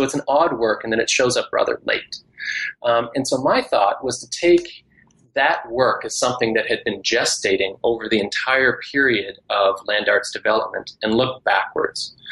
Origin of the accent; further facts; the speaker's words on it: Canada; born there; also born or lived in Scotland / Texas; I have lived a little bit all over the place. I am Canadian by birth, but I grew up in different places, including Scotland and Texas.